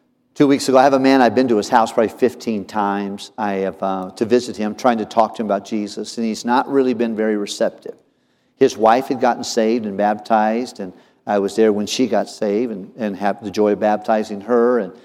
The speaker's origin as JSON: {"language": "English", "region": "Tennessee", "country": "United States", "said": "And I'm from Tennessee. But in the Tennessee culture, it's a little bit more, y'all come over."}